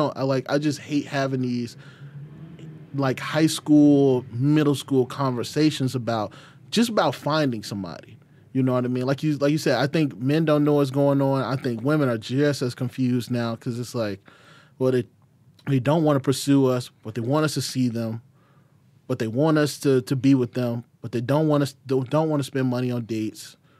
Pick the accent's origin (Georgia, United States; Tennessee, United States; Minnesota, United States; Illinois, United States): Georgia, United States; Atlanta; Like, I'm from Atlanta. That's all we did in high school was rate women.